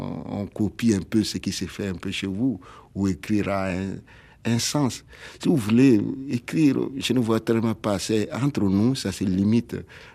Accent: Côte d’Ivoire; Et moi, je suis de la Côte d'Ivoire.

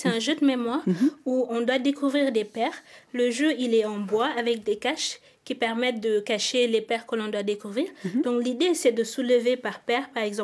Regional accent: Senegal; Je suis sénégalaise.

